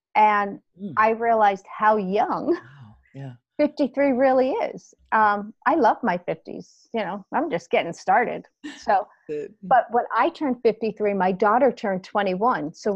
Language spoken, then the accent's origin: English; United States; I grew up outside of New York City, went to college in Ohio